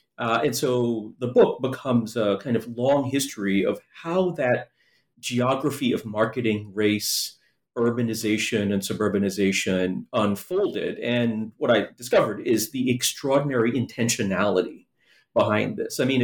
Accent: New York City, New York, United States; there's a long backstory to my interest in menthol cigarettes that dates to my childhood growing up in New York City.

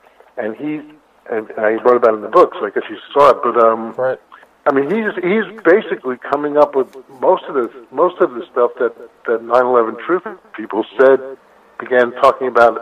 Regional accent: United States; now in Brooklyn, United States; Well, I mean, I'm an American, you know.

